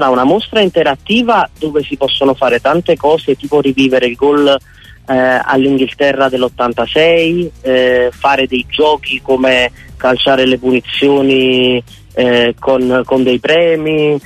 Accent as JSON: {"language": "Italian", "town": "Naples", "region": "Campania", "country": "Italy", "tie": "born or raised there", "said": "Io sono napoletano, sono nato e cresciuto qua"}